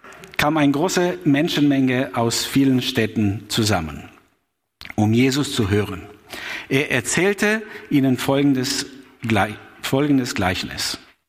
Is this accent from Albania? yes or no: yes; Albania; moved away as an adult; now in Germany; bin in Albanien geboren, aufgewachsen, bis ich 25 war und dann kam ich nach Deutschland. Und seit 27 Jahren bin ich Missionar in Deutschland.